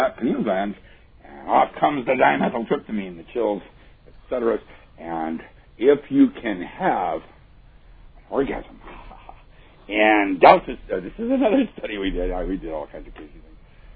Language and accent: English; Seattle, Washington, United States; I was selected from Seattle, Washington. … Emerald City.